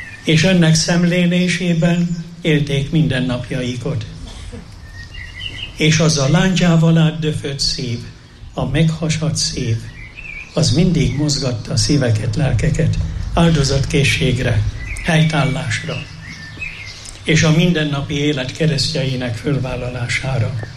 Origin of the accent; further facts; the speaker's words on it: Jászárokszállás, Jász-Nagykun-Szolnok, Hungary; valaki szülőhazámból, Jászárokszállásból mondta, hogy megyünk Mezőkövesre.